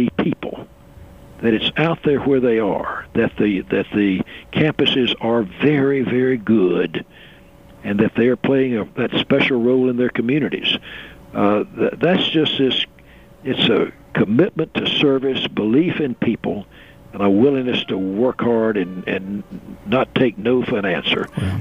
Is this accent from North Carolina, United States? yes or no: yes; North Carolina, United States; But I came from Eastern North Carolina. I remember growing up and having to wait 3 hours to see a doctor.